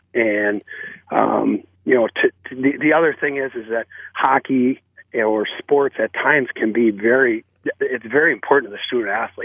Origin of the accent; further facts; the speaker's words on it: Minnesota, United States; I'm from Minnesota, and this has been a great learning experience.